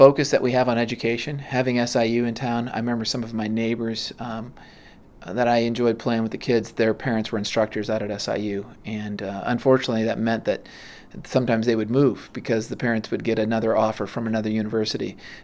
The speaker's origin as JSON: {"language": "English", "town": "Edwardsville", "region": "Illinois", "country": "United States", "tie": "born or raised there", "said": "I was born here in Edwardsville"}